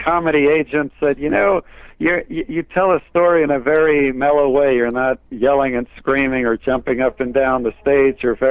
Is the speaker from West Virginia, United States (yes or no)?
no; New York City, New York, United States; I grew up in New York City to a large Greek family here.